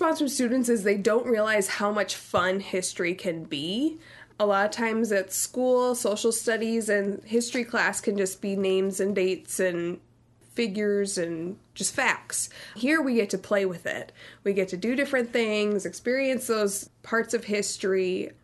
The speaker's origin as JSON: {"language": "English", "town": "Pella", "region": "Iowa", "country": "United States", "tie": "born or raised there", "said": "I mean, I always love learning about my hometown. There's so many nooks and crannies to how a town is built. And Pella is super unique in that how it was founded"}